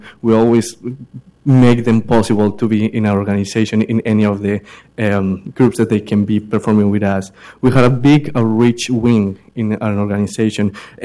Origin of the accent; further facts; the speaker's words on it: Medellin, Antioquia, Colombia; I'm from Medellin, Colombia.